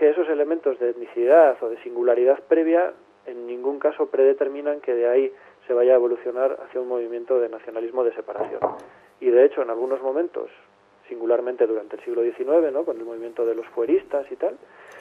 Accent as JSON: {"language": "Spanish", "region": "Basque Country", "country": "Spain", "said": "los vascos, como vascos, somos los primeros españoles."}